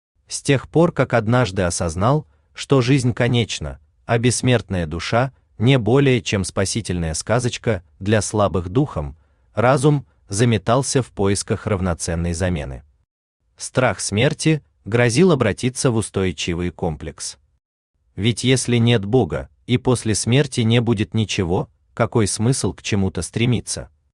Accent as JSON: {"language": "Russian", "town": "Kharkiv", "region": "Kharkiv Oblast", "country": "Ukraine", "tie": "born or raised there", "moved": "as an adult", "said": "моя малая родина неожиданно оказалась в другом государстве. Я прожил в родном городе 23 года, едва ли не треть жизни. Но именно в Харькове прошли лучшие годы, там я вырос и сформировался как личность."}